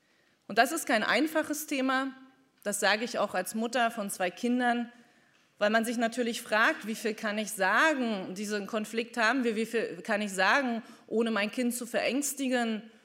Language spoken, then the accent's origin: German; Schwerin, Mecklenburg-Vorpommern, Germany; In meiner Heimatstadt Schwerin